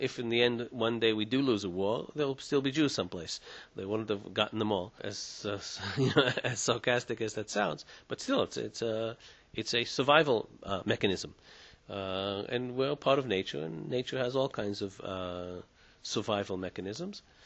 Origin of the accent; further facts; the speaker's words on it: United States; born there; even though I was born in the States, and my parents came from my parents came from the States also, but their parents came from Eastern Europe.